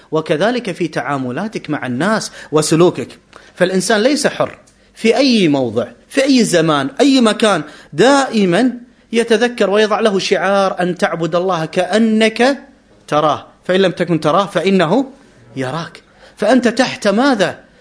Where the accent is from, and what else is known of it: Kuwait